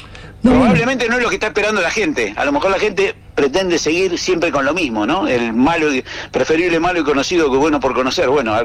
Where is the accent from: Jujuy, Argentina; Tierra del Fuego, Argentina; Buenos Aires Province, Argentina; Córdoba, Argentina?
Tierra del Fuego, Argentina; Aparte, nosotros somos nuevitos y somos fueguinos.